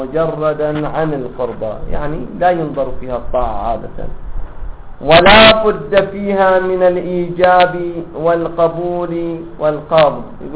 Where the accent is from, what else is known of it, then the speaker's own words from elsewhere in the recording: Dammam, Eastern Province, Saudi Arabia; يعني حين أعطيك مثلا، عندنا في الدمام